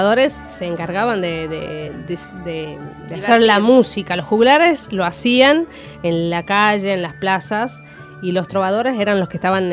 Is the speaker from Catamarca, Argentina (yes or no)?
yes; Catamarca, Argentina; Pero soy de Catamarca, o sea, son los opuestos.